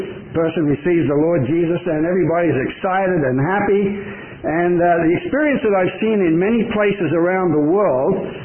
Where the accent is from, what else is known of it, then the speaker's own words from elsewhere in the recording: Sydney, New South Wales, Australia; accent: Australian; moved away as an adult; also born or lived in Colombia; I have a bit of an accent, and that's because I come from Australia. I grew up in the assemblies in Sydney and commanded to the Lord's work in Colombia as a missionary in 1968, and spent 20 years there.